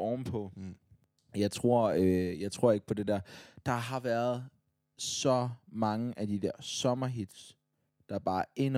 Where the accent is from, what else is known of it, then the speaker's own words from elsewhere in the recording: Odense, Region of Southern Denmark, Denmark; Jeg er fra Odense, dude.